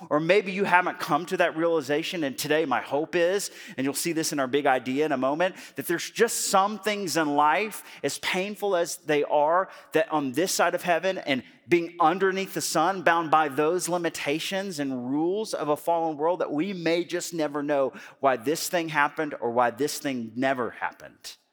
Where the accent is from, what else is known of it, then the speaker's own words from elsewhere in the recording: Birmingham, Alabama, United States; I believe that he was still in my hometown of Birmingham, Alabama.